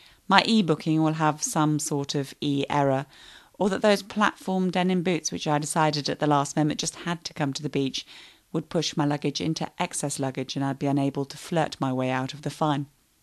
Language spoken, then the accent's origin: English; United Kingdom; Well, I guess that's what we tend to say, being British.